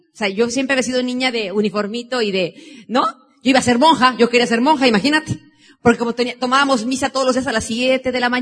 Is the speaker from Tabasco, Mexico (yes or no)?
no; Mexico City, Mexico; also born or lived in Tenancingo; O sea que yo me crié en la Ciudad de México, ahí vivimos hasta la edad de 12 años